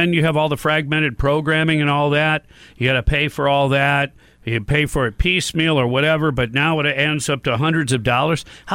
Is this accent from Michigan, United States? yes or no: yes; Detroit, Michigan, United States; I grew up in Detroit, so we had some pretty good independent stations and also Canadian stations.